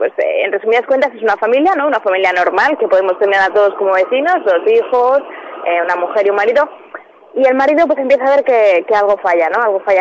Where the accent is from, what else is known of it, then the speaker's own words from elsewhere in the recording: Spain; somos españoles y nos caracterizamos por pensar los planes siempre en el último momento